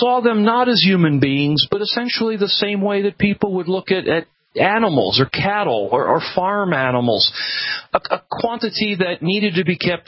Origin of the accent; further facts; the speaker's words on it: Ohio, United States; I grew up in the Rust Belt in Ohio. I saw firsthand the loss of jobs, the factory closings.